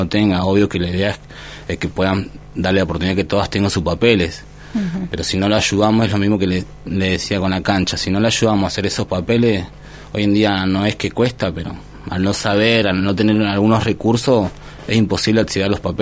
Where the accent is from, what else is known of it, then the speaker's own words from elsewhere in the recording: Tierra del Fuego, Argentina; si bien yo vivo en la margen hace 25 años, soy fueguino